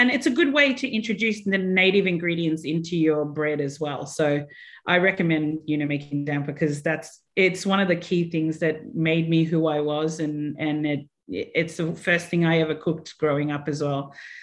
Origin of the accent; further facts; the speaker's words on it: Australia; because we are all Australian and we should be eating more of this.